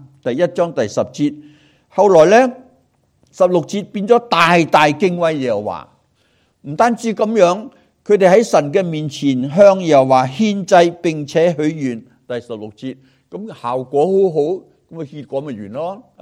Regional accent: Hong Kong; 我是香港来的基督徒，我们香港的基督徒服侍主要讲效率

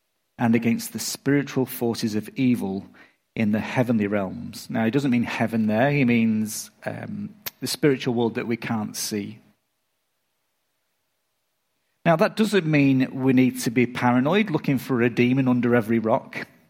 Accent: England, United Kingdom; When I was growing up in England, there's an old quiz show

